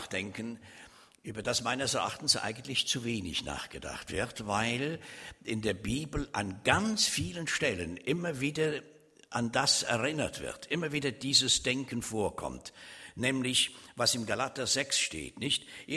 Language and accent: German; Switzerland; Also ich bin ja Schweizer und wir hatten eine Klassenzusammenkunft.